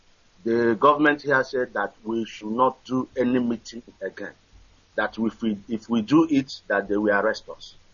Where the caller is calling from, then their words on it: Senegal; I'm calling from Senegal.